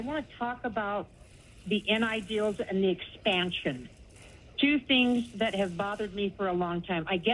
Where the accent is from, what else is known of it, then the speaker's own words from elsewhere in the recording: Utah, United States; I love the SEC. I'm from Utah.